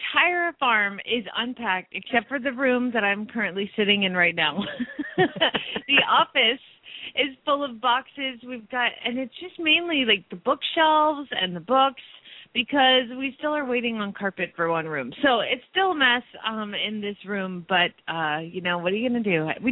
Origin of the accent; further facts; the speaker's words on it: Phoenix, Arizona, United States; from Phoenix, Arizona